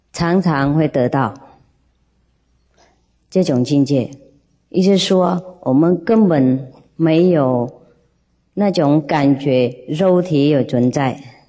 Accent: China; 我们也是中国人，从小就读了，上大学也读

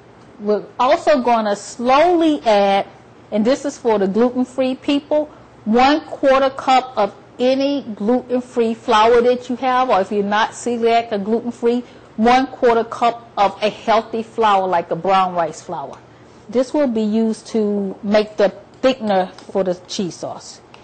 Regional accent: North Carolina, United States; And I'm from the South, so I've always loved cake. And my mother, I'm from North Carolina, and she was well known for her pound cakes.

